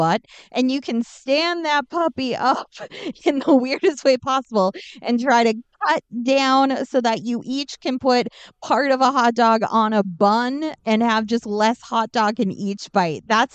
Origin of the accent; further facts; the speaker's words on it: Minnesota, United States; also born or lived in Fargo, United States; I mean, I'm a Minnesota girl, but I lived in Fargo for quite a bit of time. But I was raised in Minnesota. I now live in Minnesota again.